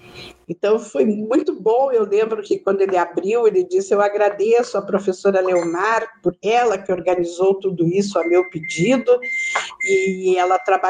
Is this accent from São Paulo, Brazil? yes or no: no; Curitiba, Paraná, Brazil; Porque como eu sou curitibana, de família de pai, de família de mãe, avós, né? Então, a gente conhece todo mundo em Curitiba